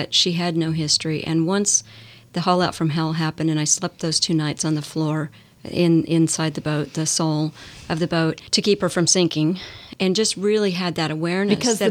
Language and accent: English; Oklahoma, United States; There are pictures of me that my mom has on the ranch where I grew up in Oklahoma